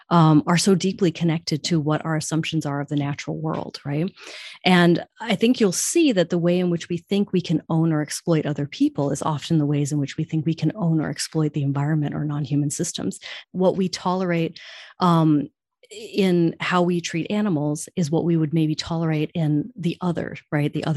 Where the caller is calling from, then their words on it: Gainesville, Florida, United States; while sitting here among my dogs and this lovely lizard, I am calling here from Gainesville, Florida. I recently moved to Gainesville in about 10 months ago